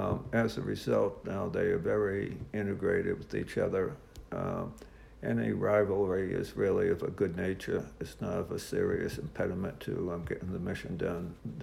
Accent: Hingham, Massachusetts, United States; I was in Massachusetts. It's a town that's halfway between Boston and Cape Cod.

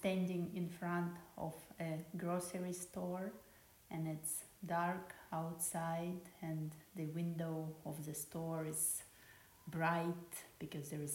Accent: Ukraine; I grew up in Ukraine, and I also, my grandparents lived in Russia, in the area where there were mountains

